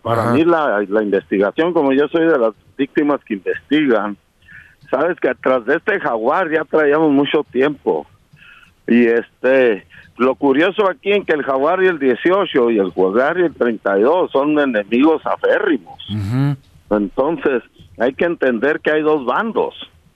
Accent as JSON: {"language": "Spanish", "region": "Chihuahua", "country": "Mexico", "tie": "born there", "said": "Madera es el municipio contiguo donde yo nací."}